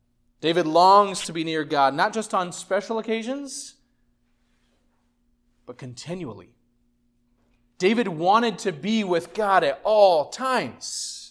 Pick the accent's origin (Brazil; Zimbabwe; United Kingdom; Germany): Brazil; Growing up in Brazil, there were a lot of gypsies.